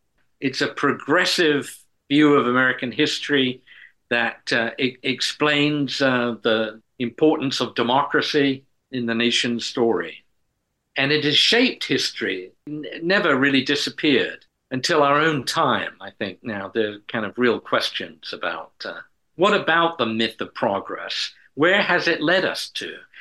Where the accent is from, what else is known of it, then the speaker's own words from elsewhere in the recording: England, United Kingdom; as a child growing up in England in the 1950s, the 50s is a big decade for Westerns.